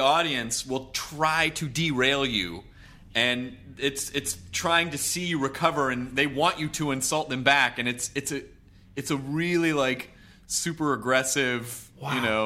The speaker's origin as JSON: {"language": "English", "town": "Los Angeles", "region": "California", "country": "United States", "said": "And then, so I'm American and I'm from L.A."}